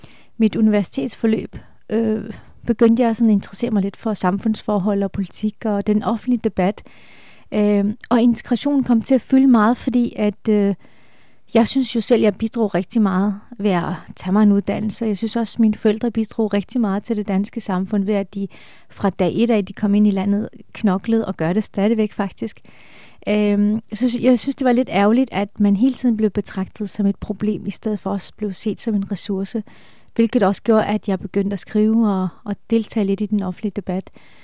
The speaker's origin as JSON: {"language": "Danish", "region": "Jutland", "country": "Denmark", "tie": "born or raised there", "said": "jeg er vokset op i Jylland. Mine forældre kommer fra Esbjerg, og de bor stadigvæk i Esbjerg."}